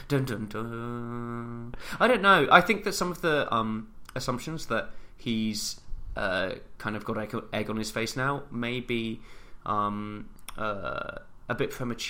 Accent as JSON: {"language": "English", "region": "New York", "country": "United States", "said": "Hello, I am from New York, New York. So good, they named it two times."}